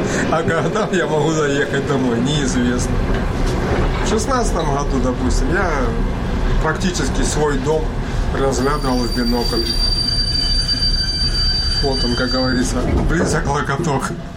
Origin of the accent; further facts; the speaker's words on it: Donetsk, Donetsk Oblast, Ukraine; Многие люди, служа рядом со мной, они не знали, что я из Донецка. Мои ребята из взвода, когда узнали, что я по национальности русский, они удивлялись.